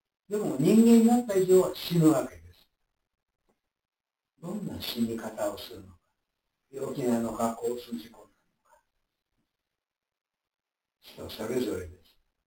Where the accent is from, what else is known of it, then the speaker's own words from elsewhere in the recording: Takasago, Hyogo, Japan; born there; 私は兵庫県高砂を、ね、美保町の、自分の親の家で生まれたんですが、